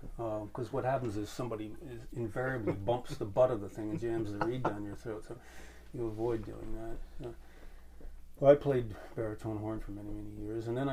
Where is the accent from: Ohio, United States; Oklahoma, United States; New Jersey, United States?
New Jersey, United States; North Plainfield; now in Vermont, United States; No, I was from New Jersey, from North Plainfield, New Jersey.